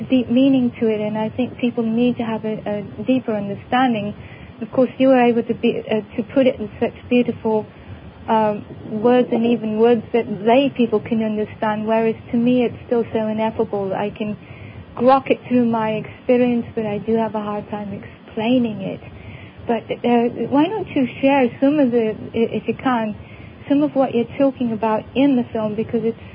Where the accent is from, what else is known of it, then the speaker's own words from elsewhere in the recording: North West England, United Kingdom; I'm from Lancashire.